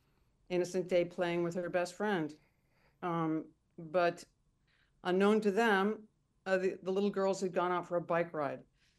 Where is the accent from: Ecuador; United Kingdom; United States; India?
United States; Belmont, Massachusetts; I grew up in Belmont, as you said, and Belmont actually has quite a large Mormon community.